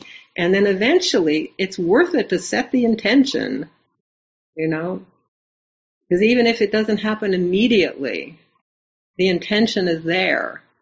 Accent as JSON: {"language": "English", "country": "Canada", "also_born_or_lived": "United States", "said": "I've certainly had a lot of those same feelings, being both Canadian and American."}